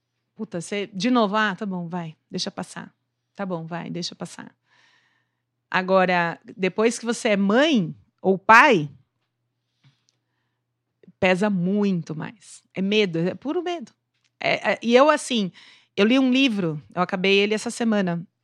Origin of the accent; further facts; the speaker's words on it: Brazil; Então, como brasileira, muita decepção. Como mãe, medo.